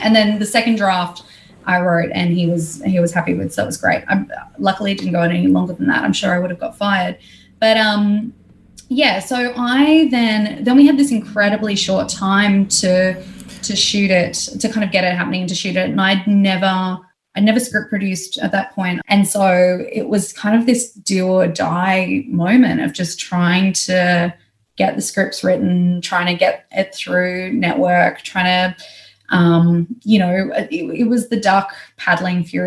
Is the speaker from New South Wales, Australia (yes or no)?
yes; Dubbo, New South Wales, Australia; I grew up in Dubbo, where strong rugby league people.